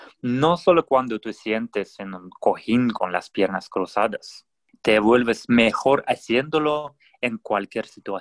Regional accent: Russia; Spanish is a second language; moved away; also born or lived in South Korea; de Rusia originalmente. Viví mucho tiempo en Corea y un día dejé todo

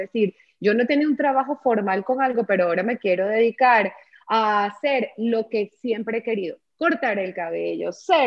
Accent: Venezuela; Se me chispoteó como venezolana.

